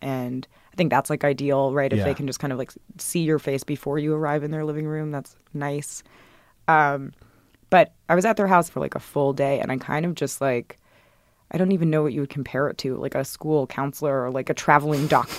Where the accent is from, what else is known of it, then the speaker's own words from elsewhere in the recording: the South, United States; And I grew up in the South and kind of could imagine what that might look like.